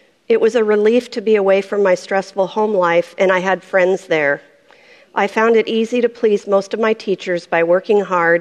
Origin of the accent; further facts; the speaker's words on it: Portland, United States; I was born in Portland. I grew up near the airport, and I lived in the same house until I was married for 18 years.